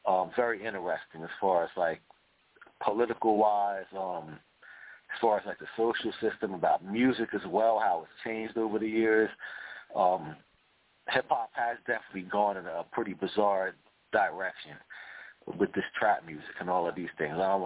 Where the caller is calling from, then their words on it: New Jersey, United States; I'm calling from South Jersey.